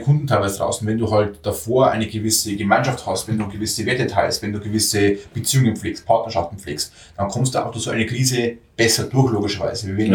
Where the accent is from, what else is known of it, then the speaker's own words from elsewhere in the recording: Bavaria, Germany; bei uns in Bayern